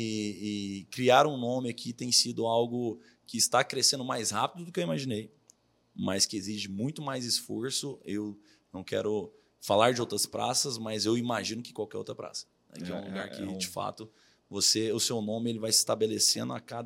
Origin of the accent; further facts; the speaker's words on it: Goiânia, Goiás, Brazil; now in São Paulo, Brazil; Sou de Goiânia.